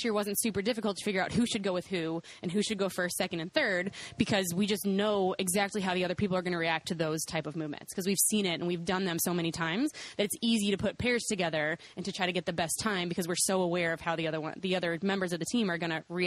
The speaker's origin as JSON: {"language": "English", "town": "Louisville", "region": "Kentucky", "country": "United States", "said": "I mean, I'm from Louisville, so I'm definitely from Louisville, Kentucky. So I'm from a much bigger city."}